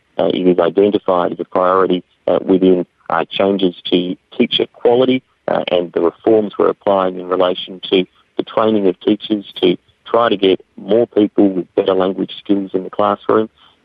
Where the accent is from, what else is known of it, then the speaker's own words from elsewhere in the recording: Adelaide, South Australia, Australia; some students from my home state of Adelaide